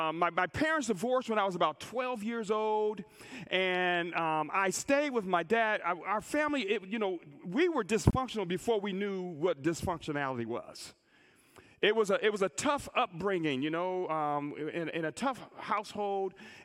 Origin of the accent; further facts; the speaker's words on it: Buffalo, New York, United States; I grew up in Buffalo, New York, in the hood, y'all. I mean, in the hood, in Buffalo, New York, in the hood. I don't know if you've been to Buffalo, but I grew up on the east side